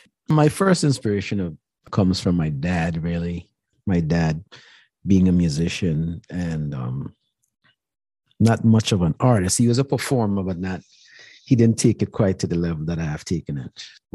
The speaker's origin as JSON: {"language": "English", "country": "Guyana", "tie": "born or raised there", "said": "But growing up in Guyana, I started doing piano lessons."}